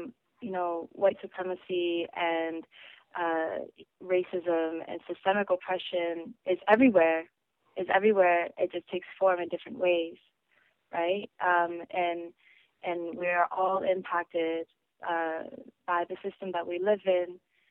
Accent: Ontario, Canada; also born or lived in Korea; I was born in Korea, and I lived in, you know, more rural areas around Ontario when I was younger.

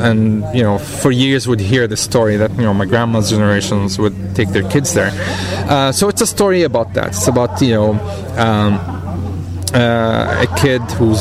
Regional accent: Beit Safafa, Jerusalem, Palestine; I'm from Beit Safafa, which is a Palestinian suburb/village of Jerusalem. That was actually split in 1948.

